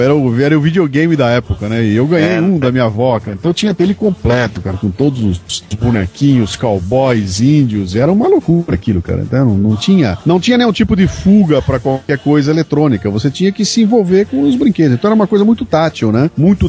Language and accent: Portuguese; Bauru, São Paulo, Brazil; born or raised there; moved away as an adult; now in São Paulo, Brazil